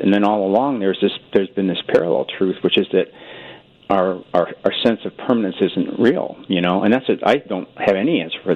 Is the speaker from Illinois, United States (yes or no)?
yes; Chicago, Illinois, United States; Yeah, I was raised Catholic in Chicago and had a beautiful experiences.